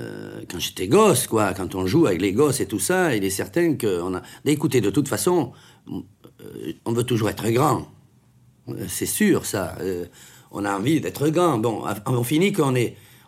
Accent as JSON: {"language": "French", "region": "Southern France", "country": "France", "said": "il faut voir... que je suis méridional."}